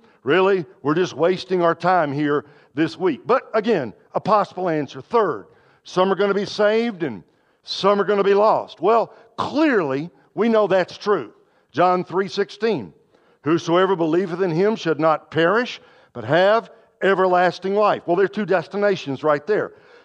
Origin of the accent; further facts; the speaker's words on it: Brooklyn, New York, United States; Lord, I'm from Brooklyn. What about the people in Brooklyn?